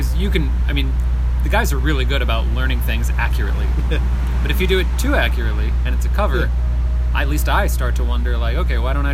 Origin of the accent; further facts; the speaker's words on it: St. Louis, Missouri, United States; I'm from filler. I'm from St. Louis.